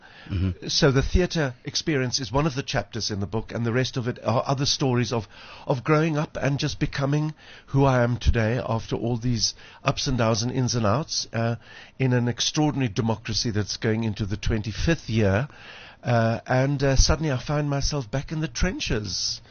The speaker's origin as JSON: {"language": "English", "town": "Cape Town", "region": "Western Cape", "country": "South Africa", "tie": "born or raised there", "said": "it's just the story of growing up in Pinelands in Cape Town with a musical family"}